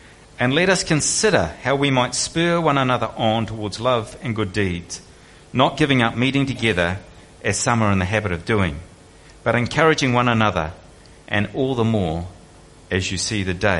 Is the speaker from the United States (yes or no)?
no; New Zealand; now in Australia; I'm getting to grips with it slowly as a Kiwi.